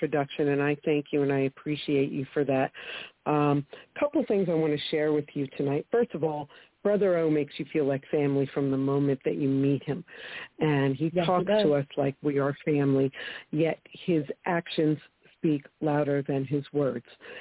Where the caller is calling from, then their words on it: New Jersey, United States; also calling from New Jersey.